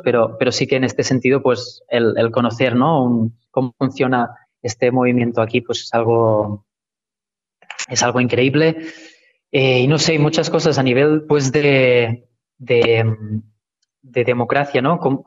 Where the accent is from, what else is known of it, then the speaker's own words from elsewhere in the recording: Catalonia, Spain; Yo pues vengo de Cataluña y allí pues también tenemos nuestro proceso de liberación